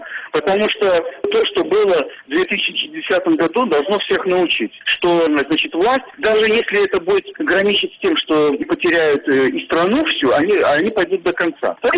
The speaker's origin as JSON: {"language": "Russian", "country": "Belarus", "said": "Но вообще я, ну как все белорусы, выживаю, стараюсь заработать на хлеб насущный"}